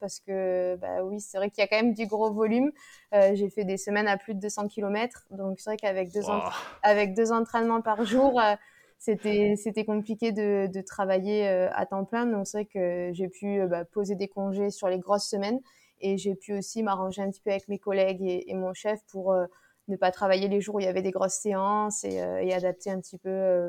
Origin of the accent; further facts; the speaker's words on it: Toulouse, Occitanie, France; now in Aix-en-Provence, France; je suis toulousaine. J'habite à Aix-en-Provence depuis maintenant 10 ans.